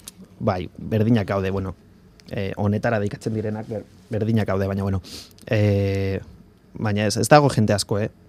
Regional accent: Basauri, Basque Country, Spain; born there; Bertan, jaio nintzen, izan daiteko horrela, bai.

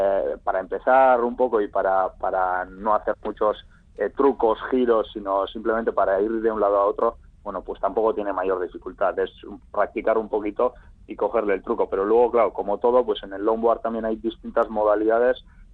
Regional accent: Lekeitio, Basque Country, Spain; Nosotros somos de Lekeitio, un pueblo pequeñito en la costa

